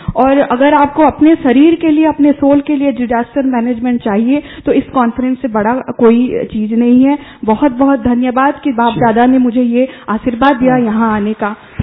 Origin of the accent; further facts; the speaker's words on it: Odisha, India; मैं उड़ीसा से हूँ